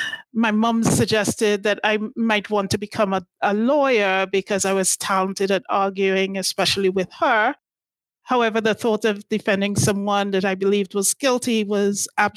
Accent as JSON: {"language": "English", "country": "Trinidad & Tobago", "tie": "born or raised there", "said": "So I grew up in Trinidad and Tobago, which is an island in the Caribbean"}